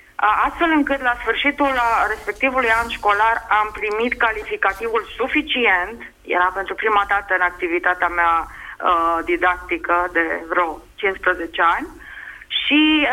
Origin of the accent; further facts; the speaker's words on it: Bucharest, Romania; Sunt profesoară, vă sunt din București